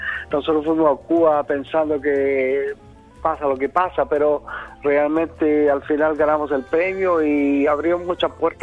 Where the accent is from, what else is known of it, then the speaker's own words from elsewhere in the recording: Chile; ¿tú eres cubano? Y yo digo, no, yo soy chileno, pero que mi acento quizás cambia mucho.